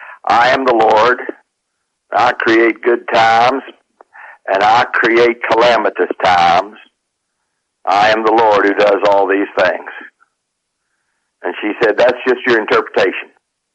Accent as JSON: {"language": "English", "region": "West Virginia", "country": "United States", "accent": "West Virginia", "said": "And I'm sure she was already upset because of my West Virginia accent."}